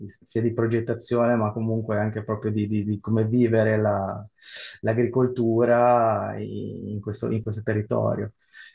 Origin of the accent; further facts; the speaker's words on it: Genoa, Liguria, Italy; born there; Io sono nato nel 1992 e sono nato a Genova